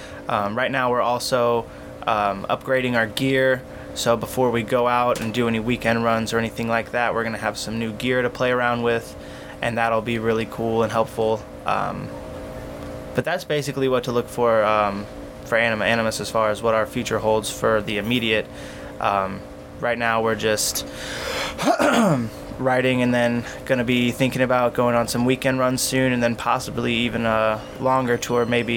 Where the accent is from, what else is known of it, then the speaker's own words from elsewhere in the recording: St. Louis, Missouri, United States; I'm from St. Louis. Yeah. So I grew up on Keishi Radio.